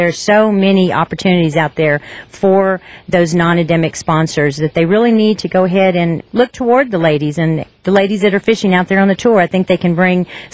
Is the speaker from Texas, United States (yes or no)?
yes; San Antonio, Texas, United States; on Lake Amistad, not too far from my hometown, San Antonio, Texas.